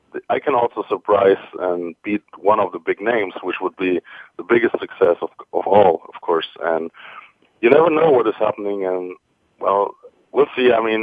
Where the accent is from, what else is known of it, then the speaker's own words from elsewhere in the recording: Frankfurt, Hesse, Germany; English is a second language; Well, actually, I come from Frankfurt am Main, so quite in the center of Germany.